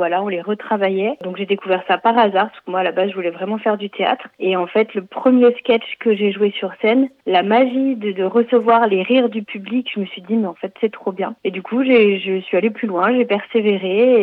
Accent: Normandy, France; j'ai grandi en Normandie et le premier cours de théâtre était assez loin de la maison.

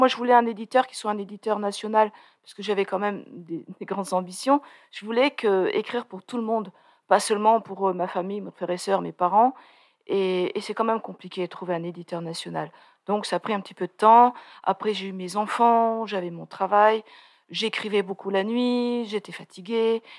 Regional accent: Voiron, Auvergne-Rhône-Alpes, France; Je suis en Chartreuse, oh, ça fait une vingtaine d'années. Mais avant, j'étais pas bien loin. Moi, je suis natif de Voiron.

